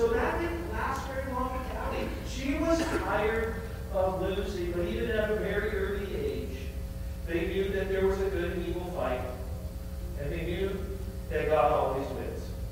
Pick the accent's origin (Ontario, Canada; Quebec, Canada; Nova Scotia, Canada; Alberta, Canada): Alberta, Canada; Sorry, I'm from Alberta.